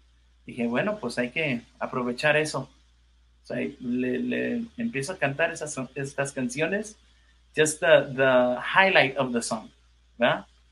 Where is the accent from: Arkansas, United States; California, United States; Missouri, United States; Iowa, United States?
California, United States; Los Angeles; I say our team because I'm from California and from